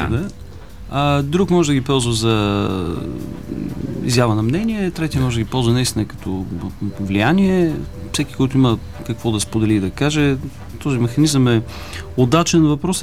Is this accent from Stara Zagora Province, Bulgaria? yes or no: yes; Stara Zagora, Stara Zagora Province, Bulgaria; Това е запазването на един голям парк в моя роден град, Стара Загора